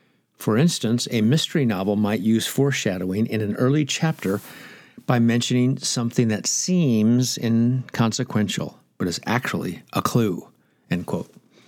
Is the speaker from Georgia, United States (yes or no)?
no; Nebraska, United States; But since I'm from Nebraska, I'll make it easier.